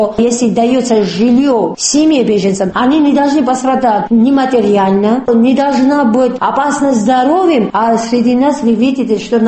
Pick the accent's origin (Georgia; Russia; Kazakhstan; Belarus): Georgia; Ochamchire, Abkhazia; я из Чамчири. Я жила там, я горжусь этим.